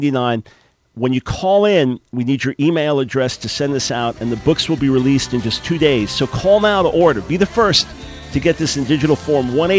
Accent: New York, United States; Just growing up in New York

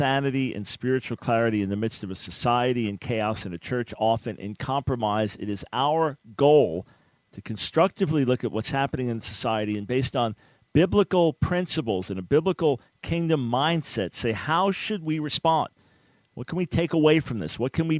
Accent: New York, United States; now in North Carolina, United States; I'm a white American male Jewish follower of Jesus. I'm a New Yorker, even though I live in North Carolina.

